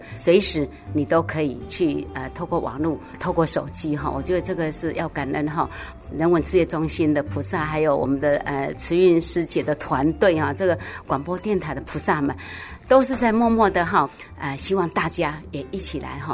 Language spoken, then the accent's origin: Chinese; Taoyuan, Taiwan; 大家好，我是桃园的